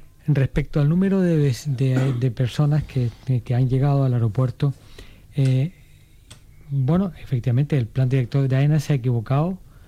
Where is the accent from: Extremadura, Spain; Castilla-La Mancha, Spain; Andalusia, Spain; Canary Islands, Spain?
Canary Islands, Spain; los otros 6 somos canarios que vamos y venimos